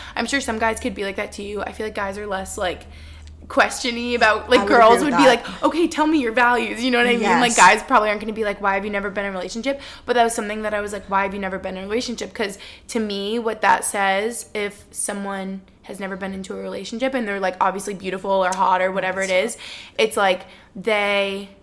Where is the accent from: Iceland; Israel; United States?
United States; Long Island, New York; look at me go, I'm from Long Island